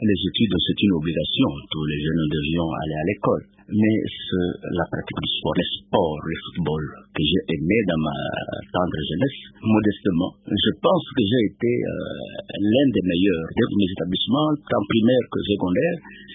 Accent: Kananga, Kasaï-Central, DR Congo; born there; Je suis né à Lulobourg, actuellement au Kananga, un certain 23 mai 1955.

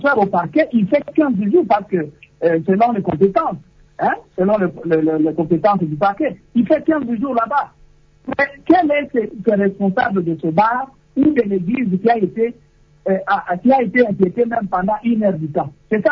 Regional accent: DR Congo; La corruption, c'est un fléau qu'on ne peut plus en parler chez nous en RDC.

